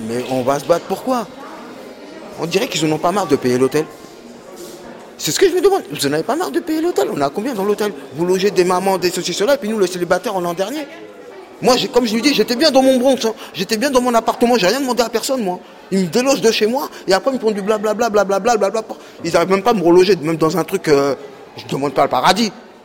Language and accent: French; La Courneuve, Île-de-France, France; now in Saint-Denis, France; Avant, j'étais à la Courneuve. J'ai grandi à la Courneuve, j'ai tout fait à la Courneuve.